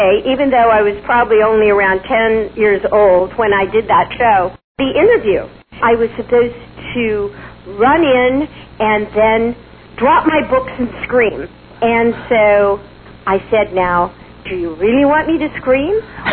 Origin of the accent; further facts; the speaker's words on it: California, United States; I'm a California girl, always have been, and I still am. But I have kind of moved up the coast as I was born in Southern California in Long Beach and then moved to Sherman Oaks and Beverly Hills and Palm Springs, and now I am in Northern California